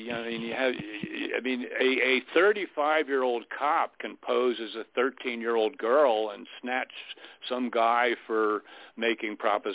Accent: Florida, United States; In Florida, they're making laws down in my home state of Florida.

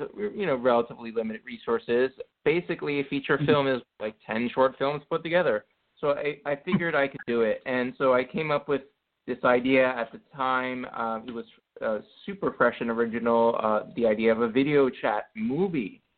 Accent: New Jersey, United States; now in New York, United States; I grew up in South Jersey, about a tiny little town about 15 minutes away from Philadelphia across the river.

